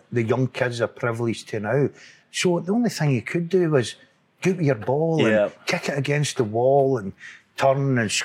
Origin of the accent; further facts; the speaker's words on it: Motherwell, Scotland, United Kingdom; I grew up in Motherwell. I never get the privilege to play with Motherwell. I grew up in Motherwell